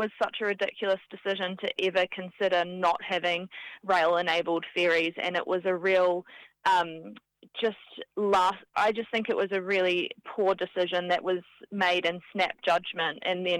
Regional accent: Tauranga, Bay of Plenty, New Zealand; I grew up in Tauranga, and the Kaimais are really dangerous to drive over

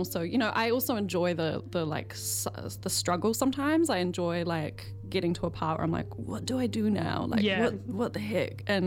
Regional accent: Malta; I'm from Malta, and it's about summers there.

